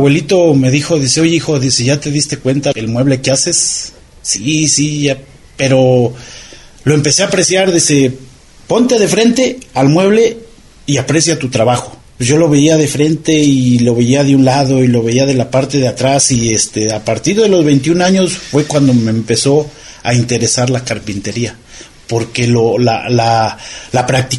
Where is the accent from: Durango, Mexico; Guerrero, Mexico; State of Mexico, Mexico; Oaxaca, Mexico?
State of Mexico, Mexico; Toluca; Toda mi infancia la viví en Toluca, Estado de México